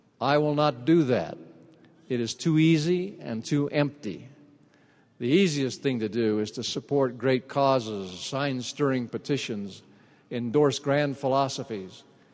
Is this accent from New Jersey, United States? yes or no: yes; New Jersey, United States; moved away as an adult; When I came to BYU from New Jersey as a freshman, my grandparents met me and took me to my dormitory on campus.